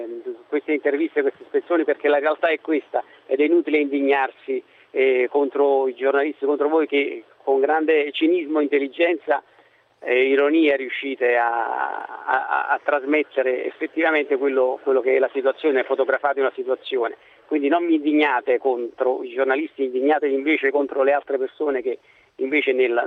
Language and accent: Italian; Naples, Campania, Italy; mi sento di poterlo dire da napoletano.